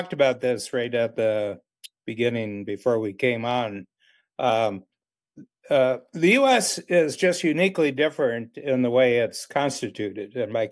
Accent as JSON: {"language": "English", "region": "Ohio", "country": "United States", "said": "I come from Ohio, and Ohio just got whacked, you know, in the 70s, 80s, 90s, just got whacked because they were being outcompeted by Chinese labor."}